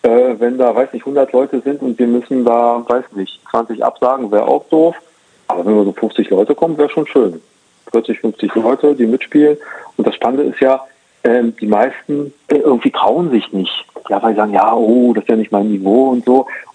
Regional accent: Braunschweig, Lower Saxony, Germany; Ich bin halt hier in dem Ortsteil, wenn man so will, groß geworden.

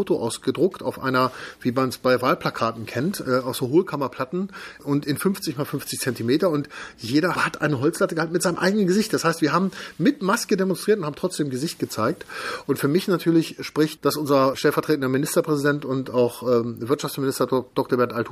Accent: Braunschweig, Lower Saxony, Germany; in Braunschweig eine Demo anzumelden, weil es meine Heimatstadt ist. Hier lebe ich, hier ist mein Lebensmittelpunkt, hier ist mein Herz.

